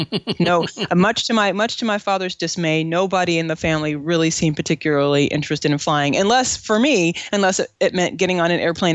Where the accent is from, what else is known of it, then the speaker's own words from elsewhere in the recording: Ohio, United States; moved away as an adult; I did not. I grew up in Ohio.